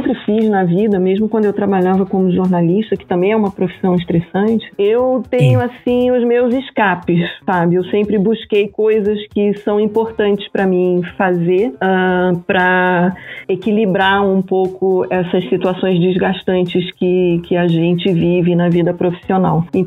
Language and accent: Portuguese; Rio de Janeiro, Brazil; born there; Rio de Janeiro.